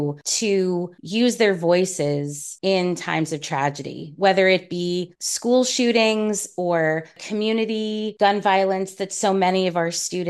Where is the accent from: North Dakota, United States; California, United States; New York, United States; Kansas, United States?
New York, United States; And, you know, I know I grew up in New York.